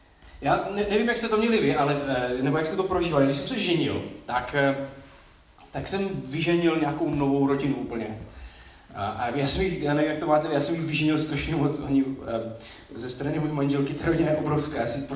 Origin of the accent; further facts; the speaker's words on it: Vsetín, Zlín Region, Czechia; já jsem ze Vsetína, tam jich tolik není